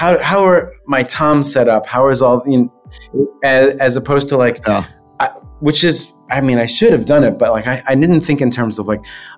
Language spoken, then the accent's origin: English; New York, United States; Well, in New York, where I grew up on Long Island, we got … in a different way.